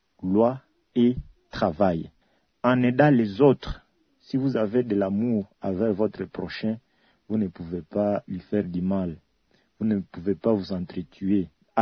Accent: DR Congo; Je suis fier d'être parmi le peuple choisi par Dieu lui-même et chez nous en RDC.

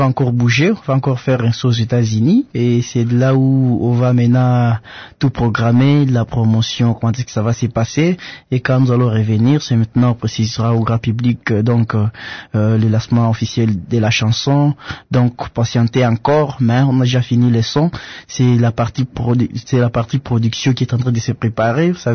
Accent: Goma, North Kivu, DR Congo; born there; Moi, je suis né à Goma, bon.

